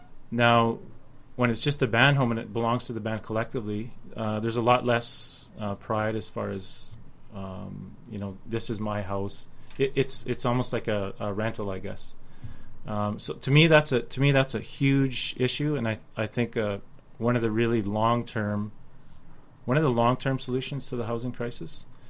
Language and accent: English; Manitoba, Canada; my reserve as an example, I'm from Wapaskwet Cree Nation in northern Manitoba.